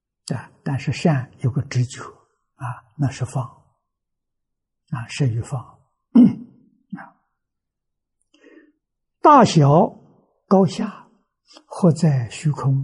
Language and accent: Chinese; China; 屋的边，我们中国人叫屋檐